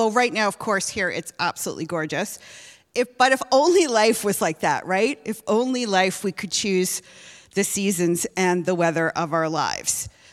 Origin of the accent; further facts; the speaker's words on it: Halifax, Nova Scotia, Canada; also born or lived in Toronto; I grew up in Halifax, Nova Scotia, lived there for 24 years, and I also have lived 10 years of my life in Toronto, Ontario.